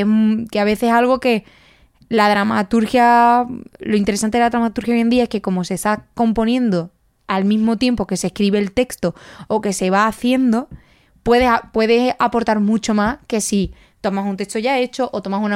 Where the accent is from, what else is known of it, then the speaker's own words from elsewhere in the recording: Jerez de la Frontera, Andalusia, Spain; la gente de Jerez nunca decimos que somos de Cádiz.